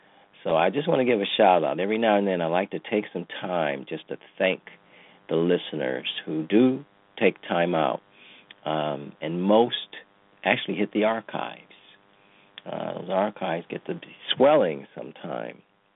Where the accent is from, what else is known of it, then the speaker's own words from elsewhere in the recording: Cleveland, Ohio, United States; now in Plainfield, United States; from my home state, Ohio, Cleveland, shout out to all of you. My town right now, Plainfield, shout out to you in New Jersey